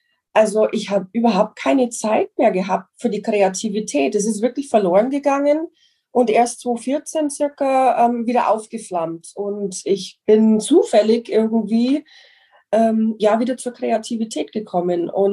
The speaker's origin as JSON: {"language": "German", "country": "United States", "second_language": "German", "said": "jetzt merkt man es vielleicht auch, ich bin Amerikanerin."}